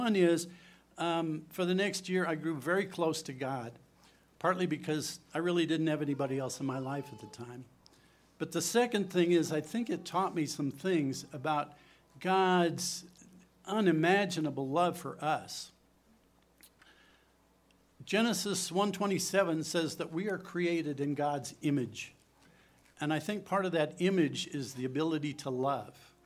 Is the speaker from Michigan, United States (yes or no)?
no; Urbandale, Iowa, United States; I grew up in Iowa, a small town, well, at least at the time it was a small town, called Urbandale, west of Des Moines.